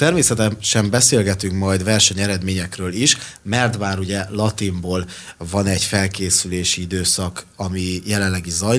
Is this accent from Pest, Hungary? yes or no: no; Marcali, Somogy, Hungary; Marcaliban, az én szülővárosomban